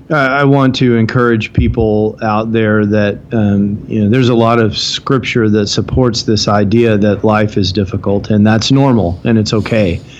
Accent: Houston, Texas, United States; I'm almost 50 years old. I'm creeping up on the big 50, originally from Houston, Texas.

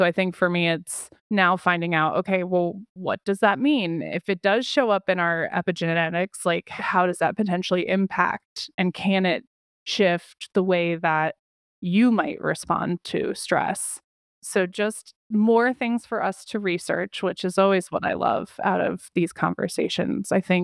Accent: United States; And I think one thing as like an American, you know, United States culture that we don't do well is talk about that.

